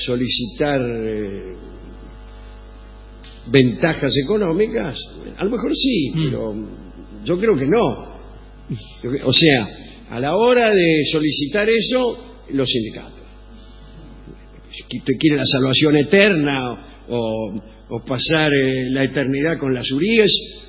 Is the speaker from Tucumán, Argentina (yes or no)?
no; Córdoba, Argentina; accent: Cordoban; Yo soy de Córdoba, justamente.